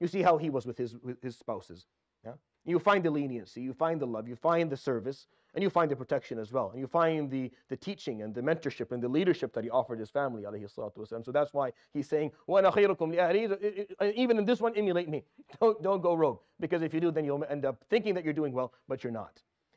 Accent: Syria; But I come from Syria, we don't use it that way. Ahli is my parents.

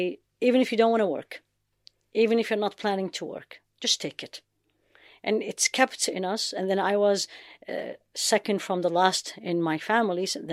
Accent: Baghdad, Baghdad Governorate, Iraq; I grew up in Baghdad, actually.

